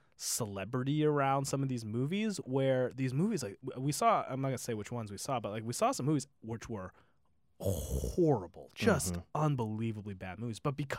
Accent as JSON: {"language": "English", "town": "Seattle", "region": "Washington", "country": "United States", "tie": "born or raised there", "said": "I grew up in Seattle, which means luckily what is considered like an okay, like Snoqualmie Pass was like the okay, crappy like snow place, is better than anything on the East Coast."}